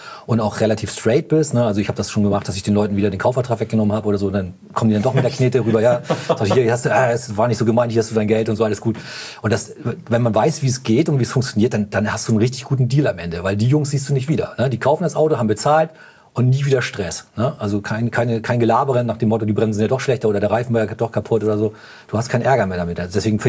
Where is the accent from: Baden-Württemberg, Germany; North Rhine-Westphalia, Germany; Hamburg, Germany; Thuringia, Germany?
Hamburg, Germany; der Jens und ich, wir kommen ja aus Hamburg